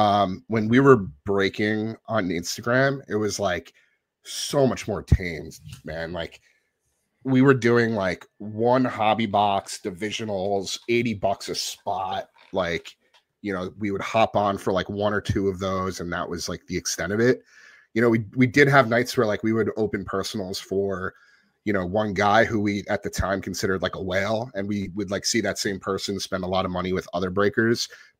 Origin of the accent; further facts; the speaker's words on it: New Jersey, United States; Yeah, I'm from the Tri-State area, born and raised in North Jersey.